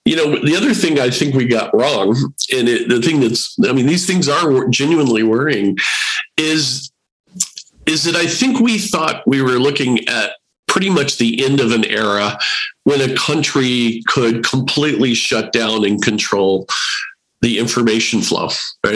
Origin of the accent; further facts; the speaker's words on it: United States; now in Canada; I'm an American originally, as you know.